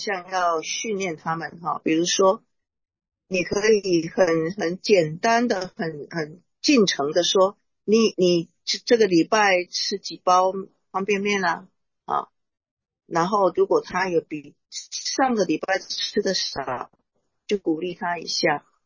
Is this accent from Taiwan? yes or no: yes; Taiwan; born there; 特别是台湾，我要这样讲，好，对不起嘛，那是我的出生的地方哈